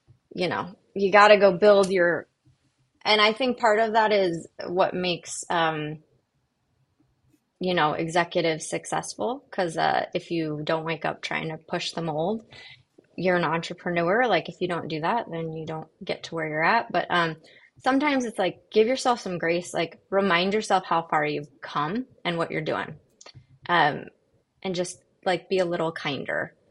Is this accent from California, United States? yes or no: no; Colorado, United States; now in Dallas, United States; I'm kind of the non-typical Dallas gal, though I'm from Colorado.